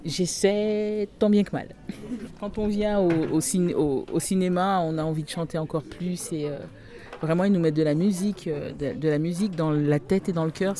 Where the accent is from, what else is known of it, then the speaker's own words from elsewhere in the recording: Grenoble, Auvergne-Rhône-Alpes, France; je viens de Grenoble, je suis enseignante officiellement et j'essaie de chanter à mes heures perdues.